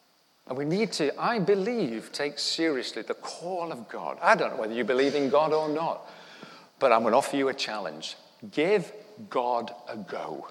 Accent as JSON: {"language": "English", "town": "Sheffield", "region": "Yorkshire and the Humber", "country": "United Kingdom", "tie": "born or raised there", "said": "I'm a Sheffield lad, born and raised on the Wyburn, and I was crying."}